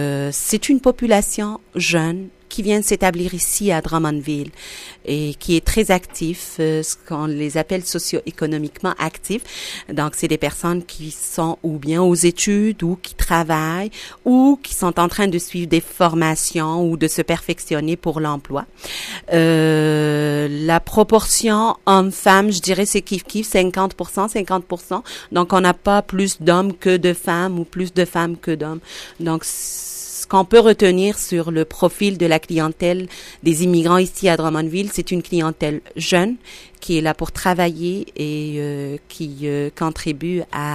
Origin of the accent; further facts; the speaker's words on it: Algeria; moved away; je n'ai jamais pensé qu'un jour je vais immigrer, vivre ailleurs que l'Algérie, parce que je suis algérienne d'origine. Et là, ça fait quand même, quoi, ça va faire 17 ans que je suis là. Je suis arrivée toute jeune